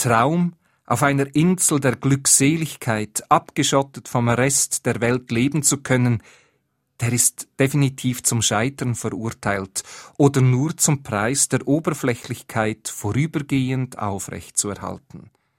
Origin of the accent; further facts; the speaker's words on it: Switzerland; Wir leben noch nicht im Paradies, auch als Schweizer nicht.